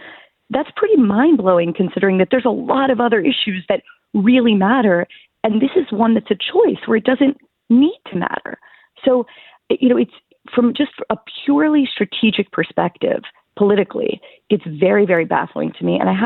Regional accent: Pittsburgh, Pennsylvania, United States; I was born and raised in Pittsburgh.

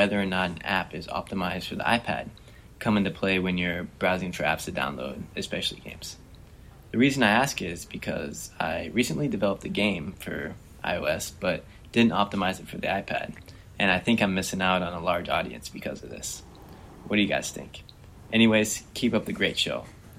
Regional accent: Tacoma, Washington, United States; Hey, Sarah and Leo … from Tacoma, Washington.

